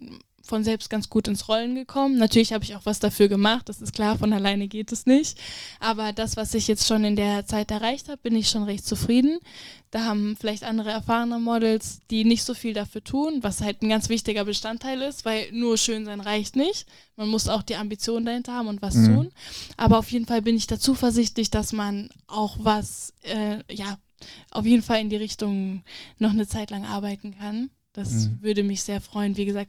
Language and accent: German; Oppershofen, Hesse, Germany; Also bei uns in Oppershofen, wo ich herkomme